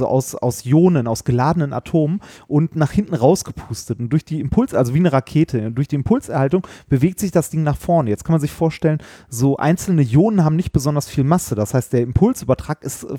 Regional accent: Essen, North Rhine-Westphalia, Germany; wie du vielleicht weißt, bin ich in Altendorf groß geworden.

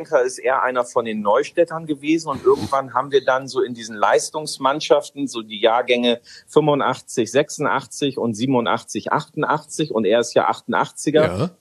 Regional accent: Bremen, Germany; Ehrlich gebürtiger gesagt, Bremer.

